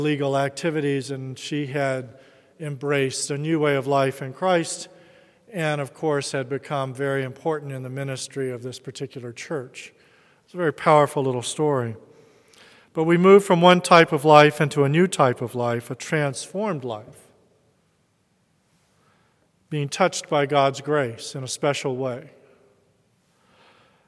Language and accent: English; the South, United States; And as I grew up in the South and was in the U.S., certainly grew up in the U.S. version of the race conflicts that beset our country.